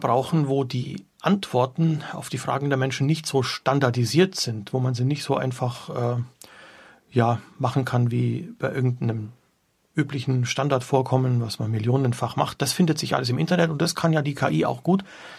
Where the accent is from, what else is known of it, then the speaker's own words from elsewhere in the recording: Ludwigsburg, Baden-Württemberg, Germany; born there; davor habe ich Abitur gemacht in München an einem ganz normalen städtischen Gymnasium. Geboren bin ich in der Stuttgarter Gegend, in Ludwigsburg, als Kind slowenischer Eltern, daher auch dieser slawische Familienname.